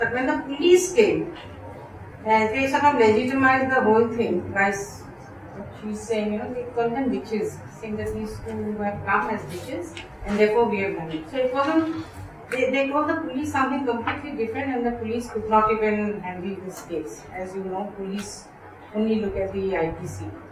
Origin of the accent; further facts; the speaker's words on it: Assam, India; I'm from Northeast Network, I'm from Assam.